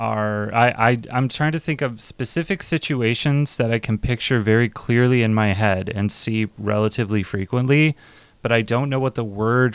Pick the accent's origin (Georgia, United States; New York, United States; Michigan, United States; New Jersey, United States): Michigan, United States; I mean, I'm from Michigan, so Springfield, Illinois is very familiar to me.